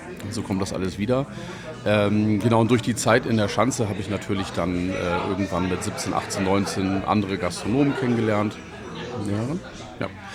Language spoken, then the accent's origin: German; Hamburg, Germany; Ich bin eigentlich, ich sag mal, recht behütet aufgewachsen am Vorort von Hamburg.